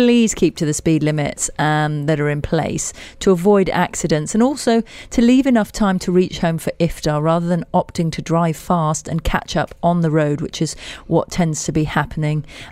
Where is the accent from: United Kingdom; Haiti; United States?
United Kingdom; as obviously someone who grew up in Britain, you know that Indian food is basically like our national dish.